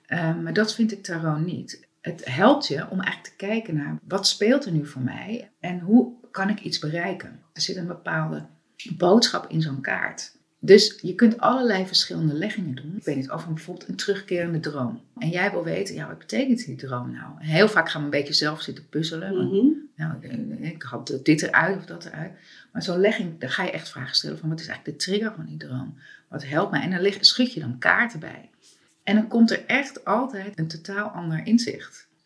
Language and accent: Dutch; Amsterdam, North Holland, Netherlands; Ik ben ook geboren in de Watergraafsmeer en opgegroeid. Mijn moeder is Filipijns en mijn vader is Nederlands. Mijn vader is ook geboren en opgegroeid in de Watergraafsmeer. Dus ik voel me wel echt heel Oost in Watergraafsmeer.